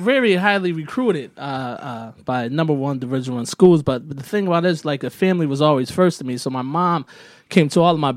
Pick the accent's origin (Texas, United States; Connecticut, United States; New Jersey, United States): Connecticut, United States; Waterbury; I grew up in Waterbury, Connecticut, yes.